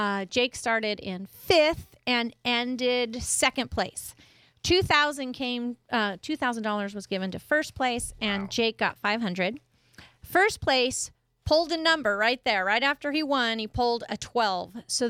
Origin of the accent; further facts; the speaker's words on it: California, United States; We're like, oh, my God, we're from Southern California.